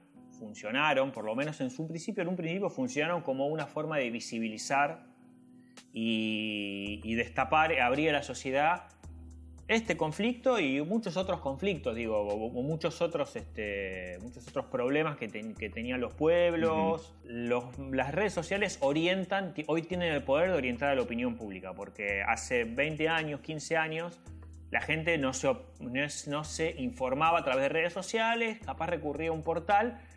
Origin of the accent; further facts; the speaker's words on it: Argentina; Nosotros como argentinos, por más que seamos descendientes de árabes